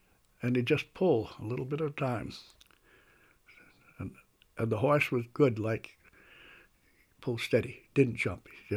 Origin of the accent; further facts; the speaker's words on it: Waitsfield, Vermont, United States; born there; I was born in Waitsfield, 1908, on the border of the Warren and Waitsfield town line.